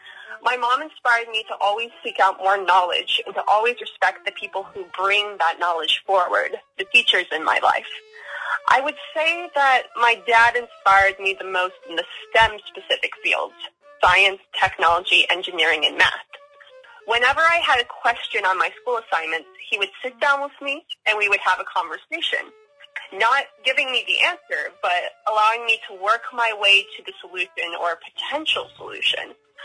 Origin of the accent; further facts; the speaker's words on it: Yorktown, Virginia, United States; also born or lived in Richland, Washington; Well, I was born on October 15th, 1994, to … in Richland, Washington, but I grew up in Yorktown, Virginia. I lived in Yorktown from 1999 to 2013 before going off to college.